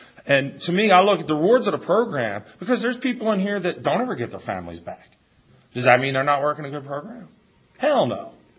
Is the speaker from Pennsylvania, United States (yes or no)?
yes; Philadelphia, Pennsylvania, United States; I'm like, yeah, I'm from Philadelphia.